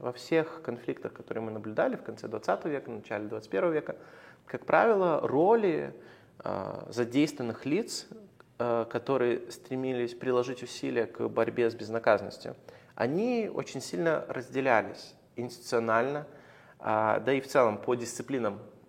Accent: Lithuania; я сам из Литвы и литовец

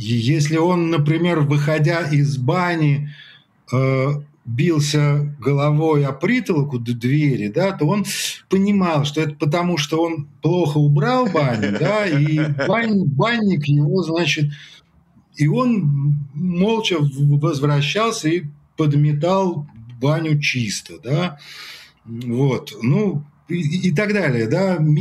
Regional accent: Leningrad Oblast, Russia; Во-первых, я вырос на даче в Ингрии, да, ну, на Карельском перешейке, да, Ленинградская область. Во-вторых, дедушка мой был финном.

